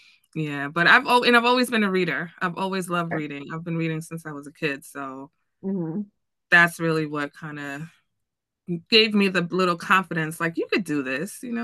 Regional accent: Texas, United States; also born or lived in New York; So before all that, so I'm born in New York. I was born in New York, but I grew up in Texas. I lived in Texas for 8 years when I was younger. And then I moved back to New York as a teenager.

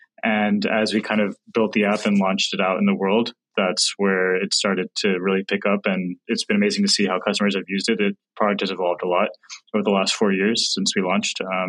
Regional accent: California, United States; So, you know, I was born and raised here in Silicon Valley.

